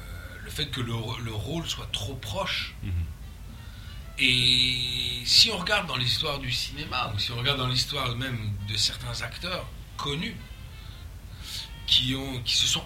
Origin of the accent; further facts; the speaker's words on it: France; born there; also born or lived in Canada; je suis né en France, j'ai vécu 15 ans au Canada, mais mon âme et mon imaginaire, elle est complètement russe et polonaise.